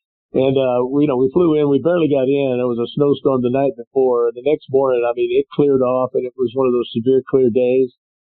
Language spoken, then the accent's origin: English; California, United States; And I've seen this before, growing up in the Bay Area, but I had never been as cold